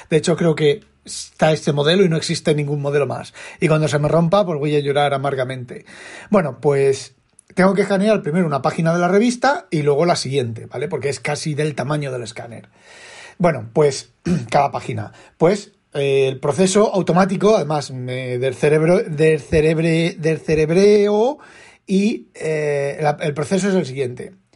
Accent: Elda, Valencian Community, Spain; born there; uno de los editores es un chaval de Elda, donde yo nací.

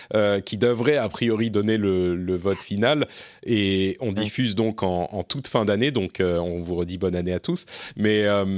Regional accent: France; Moi, je suis français

